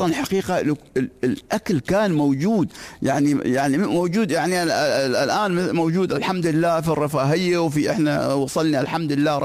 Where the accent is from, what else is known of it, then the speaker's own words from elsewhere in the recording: Dubai, United Arab Emirates; هذا عادي موجود عندنا في الإمارات